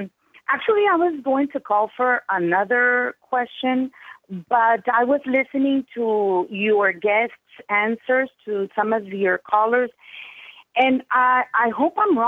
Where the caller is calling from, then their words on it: Monterrey, Nuevo León, Mexico; Well, actually, I'm calling from Monterrey, Mexico.